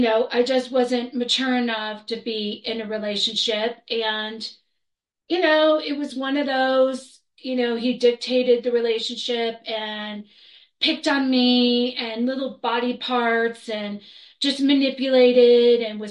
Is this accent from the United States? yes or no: yes; Florida, United States; also born or lived in New York; So I come from the East Coast. I was born in New York, but I grew up in Florida